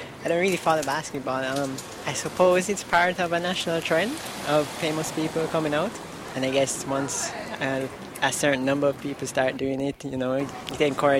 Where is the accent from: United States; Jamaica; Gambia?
Jamaica; Kingston; I'm from Kingston, Jamaica. I am a senior at Pomona College studying economics.